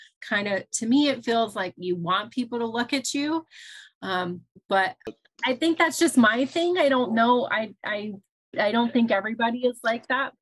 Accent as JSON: {"language": "English", "region": "Utah", "country": "United States", "tie": "born or raised there", "said": "oh yeah, you know, I grew up in Utah also"}